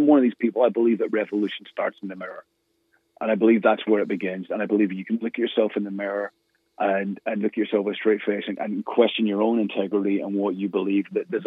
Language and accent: English; Northern Ireland, United Kingdom; growing up in Northern Ireland in the 70s and 80s, and seeing firsthand, my own family included, what religious bigotry, sectarianism, hatred, and negativity can do to a country